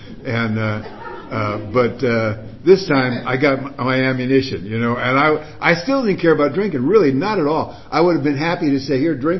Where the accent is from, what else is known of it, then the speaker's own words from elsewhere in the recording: California, United States; I moved from Orange County, where I grew up to Hollywood